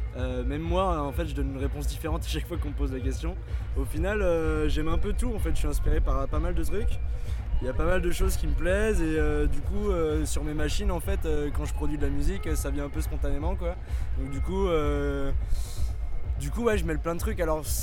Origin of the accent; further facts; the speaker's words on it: Nantes, Pays de la Loire, France; J'ai commencé à jouer à Nantes parce que je suis de Nantes en fait.